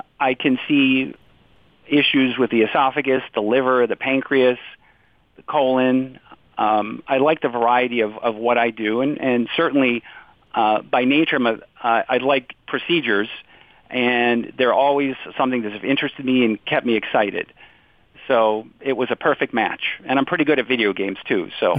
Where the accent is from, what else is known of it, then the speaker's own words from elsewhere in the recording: Ohio, United States; I'm from Ohio originally and went into medicine.